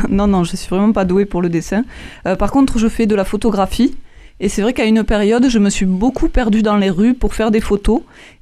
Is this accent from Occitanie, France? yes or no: yes; Toulouse, Occitanie, France; en tant que Toulousaine, c'est sûr que je suis un peu chauvine, on va dire, et j'aime ma ville.